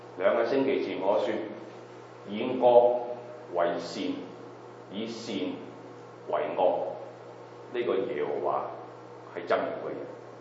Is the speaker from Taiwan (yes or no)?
no; China; 今这家是我们中国人的新年的日子